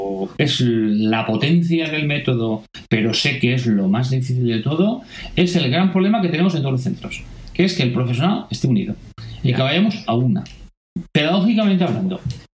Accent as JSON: {"language": "Spanish", "region": "Valencian Community", "country": "Spain", "said": "Está en valenciano, porque soy valenciano."}